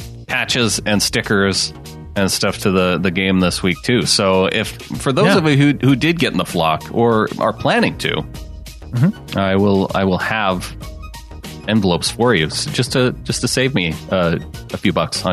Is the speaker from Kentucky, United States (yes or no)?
no; Spokane, Washington, United States; I'm from Spokane, Washington.